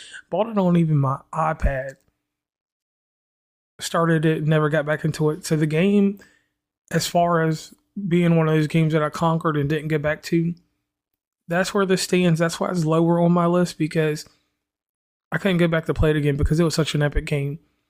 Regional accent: West Virginia, United States; So once again … from West Virginia and Commonplace.

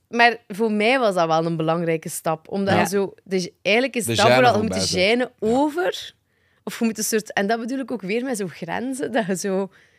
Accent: Lochristi, Flanders, Belgium; dat is exact dezelfde regels bij het accent van waar ik vandaan kom. En dat is Locristi, dus de rand van Gent, maar zo boers.

